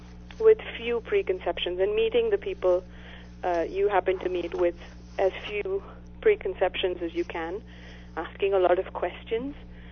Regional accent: Bengaluru, Karnataka, India; I grew up in Bangalore.

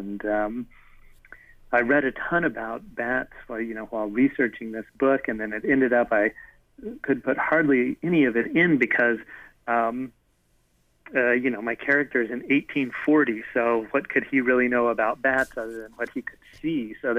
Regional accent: El Paso, Texas, United States; I grew up in El Paso, so this is the desert Southwest, and really is not very much like the rest of Texas.

